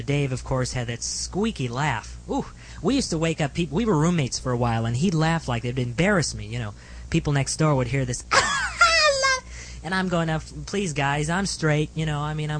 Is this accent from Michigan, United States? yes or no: no; North Hollywood, California, United States; also born or lived in Glendale; now in Van Nuys, United States; I was born in Glendale, but I was lived in North Hollywood all my life, and just until recently. You know, married now, and now I'm living in Van Nuys